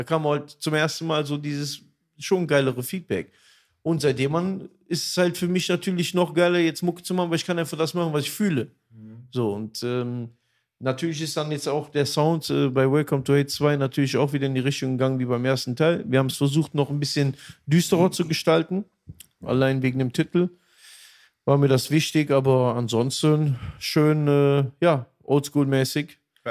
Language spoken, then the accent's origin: German; Aachen, North Rhine-Westphalia, Germany; Dann bin ich wieder zurück in meine Heimat, wieder Aachen. Und habe halt da zum ersten Mal eine eigene Bleibe auch gehabt.